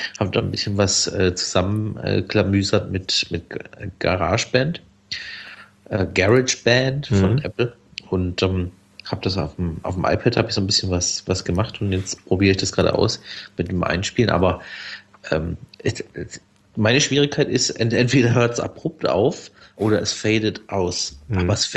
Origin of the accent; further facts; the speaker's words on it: Baden-Württemberg, Germany; Ich bin ja aus dem Schwarzwald.